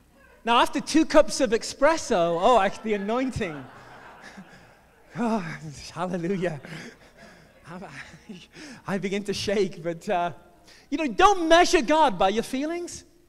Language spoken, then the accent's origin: English; England, United Kingdom; I grew up in England.